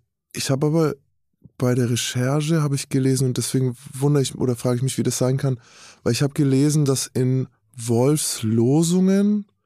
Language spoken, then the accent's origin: German; Bavaria, Germany; weil ich bin aufgewachsen in Bayern und ich bin eng befreundet mit Jägern und Anglern und all dem.